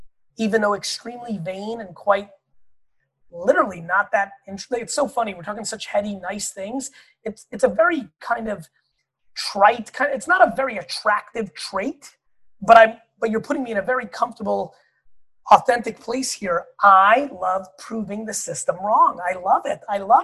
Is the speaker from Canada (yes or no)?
no; Belarus; born there; English is a second language; moved away; I'm 44. I was born in Russia, the Soviet Union. I was born in Belarus, but it was known as Russia/USSR.